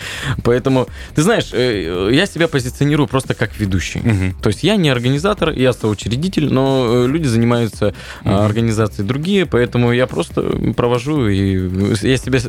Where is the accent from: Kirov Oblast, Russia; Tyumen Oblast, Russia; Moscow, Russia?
Kirov Oblast, Russia; Kirov; говорю, я из Кирова, они такие, о, мы знаем Киров.